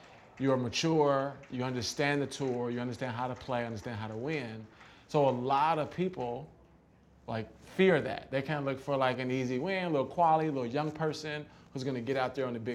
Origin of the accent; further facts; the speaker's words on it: Midwest, United States; And like, I'm from the Midwest.